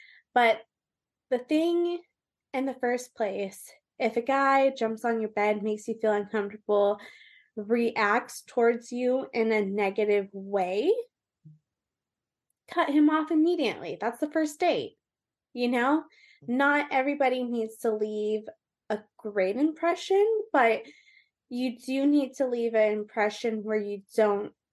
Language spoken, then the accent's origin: English; California, United States; also born or lived in Austin, Texas / Colorado / Las Vegas; We're kind of actually in the middle where I grew up in Newport Beach. I grew up in Tustin. I grew up in Irvine. I grew up in all of those cities and San Clemente.